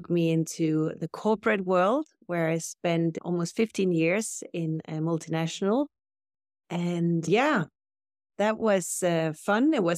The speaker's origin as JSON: {"language": "English", "country": "Denmark", "tie": "born or raised there", "said": "So I grew up in Denmark in what I would call a normal family with a garden, lots of vegetables and fruit trees and bushes and a greenhouse."}